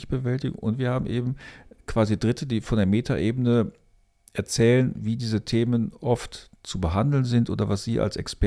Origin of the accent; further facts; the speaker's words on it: Germany; Auch schwer zu sagen, finde ich, als Deutscher. Schwer zu sagen, mal was Gutes über unser Land zu sagen.